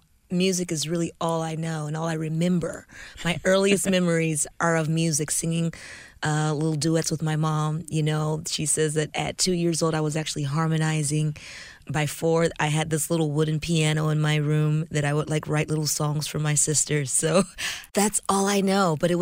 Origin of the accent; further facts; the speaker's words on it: Bakersfield, California, United States; also born or lived in Huntsville, United States; I grew up in a little town, Bakersfield, California. It's a couple hours north of Los Angeles.